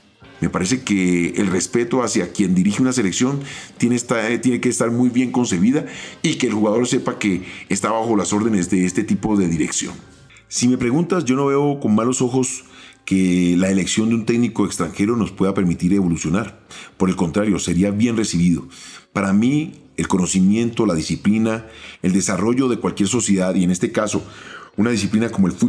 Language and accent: Spanish; Colombia; nos permita como colombianos y como fútbol de nuestra región evolucionar